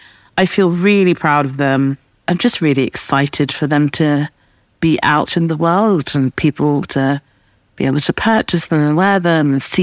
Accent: London, United Kingdom; near the same area that I grew up in London. So we were just having a nice little, this group of Southwest London women, including Sonia Boyce

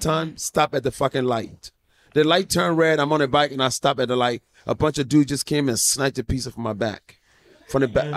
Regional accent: Philadelphia, Pennsylvania, United States; Growing up in Philly, motherfucker punched the shit out of me

